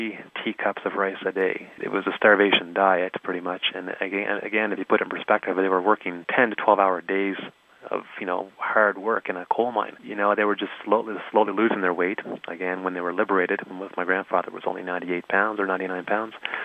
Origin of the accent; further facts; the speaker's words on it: Antigonish, Nova Scotia, Canada; now in Calgary, Canada; Being that I grew up in Antigonish